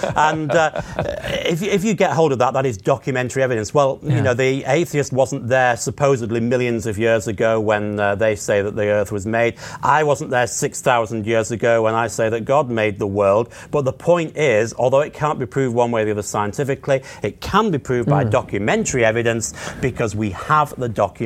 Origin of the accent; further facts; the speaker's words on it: Manchester, North West England, United Kingdom; born there; how can I prove that I was born in Manchester in the north of England 27 years ago?